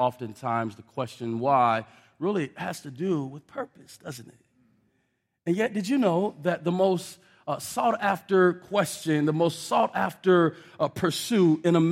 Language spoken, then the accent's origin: English; Omaha, Nebraska, United States; For those of you who don't know me, I was born and raised in North Omaha.